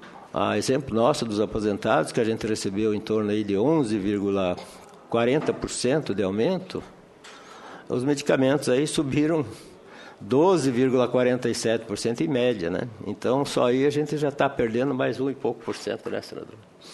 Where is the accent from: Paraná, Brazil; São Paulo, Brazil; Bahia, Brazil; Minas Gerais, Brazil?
Paraná, Brazil; Francisco Beltrão; Eu sou do interior do Paraná, na cidade de Francisco Beltrão.